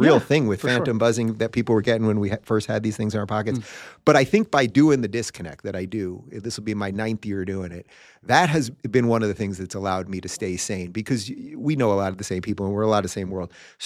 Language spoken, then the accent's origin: English; Long Island, New York, United States; also born or lived in Brooklyn; So I'm from Brooklyn originally. I grew up in Long Island. Lived in New York City most of my life.